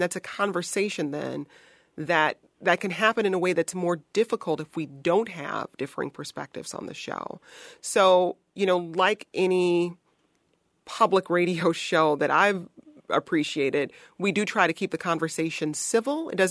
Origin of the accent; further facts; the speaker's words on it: Detroit, Michigan, United States; I'm a Midwesterner. I grew up in Detroit.